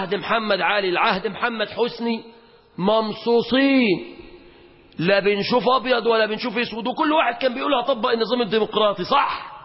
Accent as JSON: {"language": "Arabic", "town": "Mansoura", "region": "Dakahlia", "country": "Egypt", "said": "احنا عندنا في المنصورة الأخ بيته جنب كنيسة"}